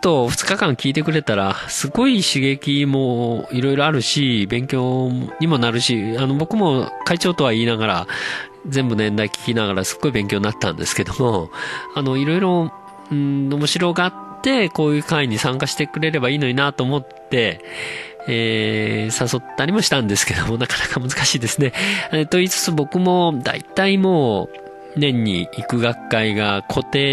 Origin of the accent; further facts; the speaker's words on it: Kyoto, Japan; born there; now in Kurashiki, Japan; 僕は、京都府生まれで、もう倉敷市40年住んでますんで、